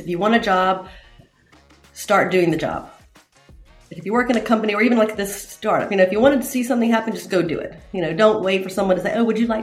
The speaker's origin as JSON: {"language": "English", "town": "Baton Rouge", "region": "Louisiana", "country": "United States", "tie": "born or raised there", "lives_now": "Austin, United States", "said": "I'm in Austin, and I grew up in Baton Rouge, Louisiana."}